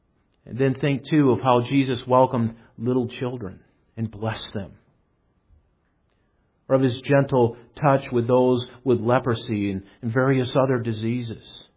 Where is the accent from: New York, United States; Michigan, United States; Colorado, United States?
Michigan, United States; Growing up in Michigan, my brothers and I used to have a load of fun with cattails.